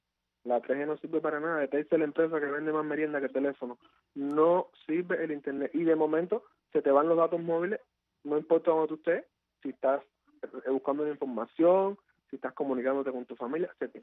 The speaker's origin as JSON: {"language": "Spanish", "country": "Cuba", "said": "todos somos cubanos"}